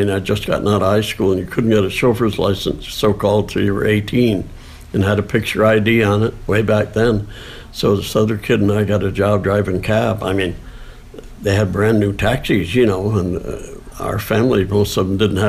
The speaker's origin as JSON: {"language": "English", "town": "Saranac Lake", "region": "New York", "country": "United States", "tie": "born or raised there", "said": "that's what it was like growing up in Saranac Lake."}